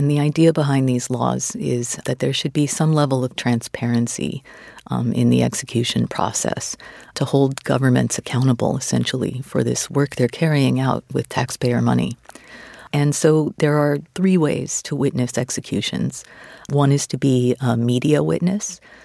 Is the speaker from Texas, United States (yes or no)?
yes; Texas, United States; So, you know, I grew up in Texas, and when I was young, was in favor of the death penalty